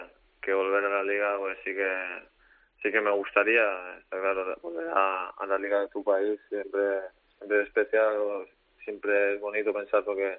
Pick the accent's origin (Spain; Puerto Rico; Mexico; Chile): Spain; yo soy español y así lo siento